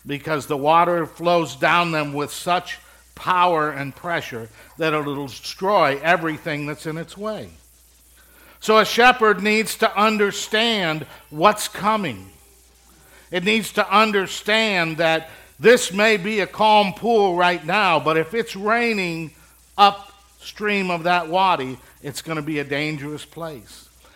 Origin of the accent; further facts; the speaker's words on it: Midwest, United States; I grew up in the Midwest, and I remember fields that went on from horizon to horizon, just as green as you can imagine.